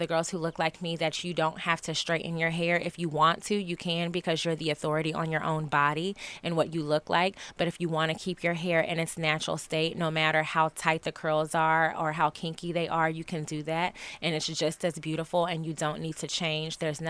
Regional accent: Georgia, United States; I'm from Georgia. I'm from the South, and I grew up in Black church in the South.

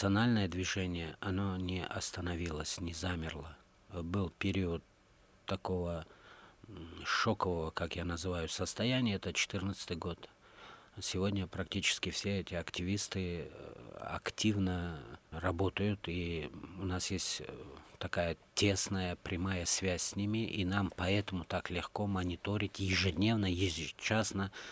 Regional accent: Samarkand, Samarqand Region, Uzbekistan; Я родился и вырос в Самарканде, Узбекистан.

